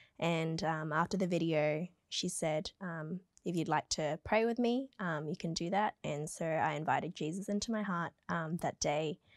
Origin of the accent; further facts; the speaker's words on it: Kellyville, New South Wales, Australia; So I grew up in Kellyville, and a few streets away, there's Kellyville Anglican Church.